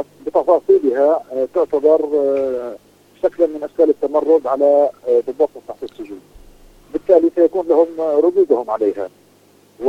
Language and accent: Arabic; Palestine